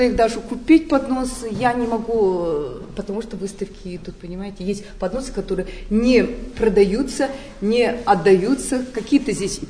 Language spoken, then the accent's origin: Russian; Ural, Russia; раз мы с Урала